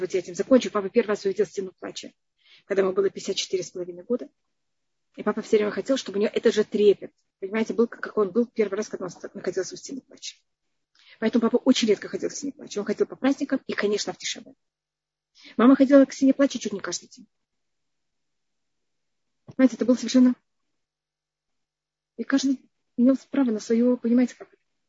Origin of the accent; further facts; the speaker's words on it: Tashkent, Uzbekistan; Я росла в Ташкенте